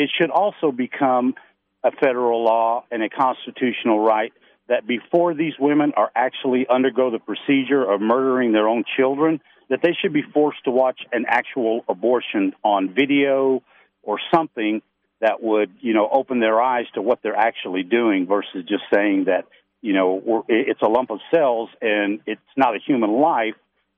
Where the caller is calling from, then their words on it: Texas, United States; I'm calling from Texas, and this is a battle every single day, everywhere we go.